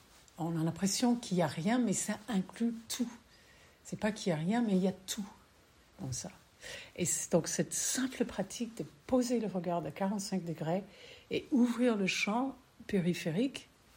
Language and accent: French; Minneapolis, Minnesota, United States; Je viens du pays de Minneapolis, justement, pour ceux qui sont au courant de ICE et tout ça. C'est ma ville natale.